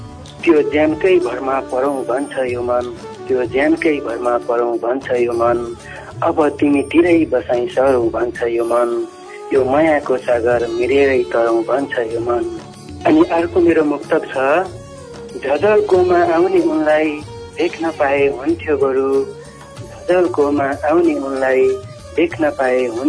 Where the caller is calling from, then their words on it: Malaysia; म मलेसियादेखि